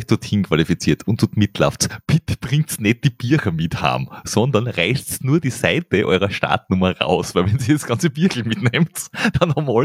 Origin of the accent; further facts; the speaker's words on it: Austria; Außerdem, wir sind aus Österreich und das ist in der Schweiz.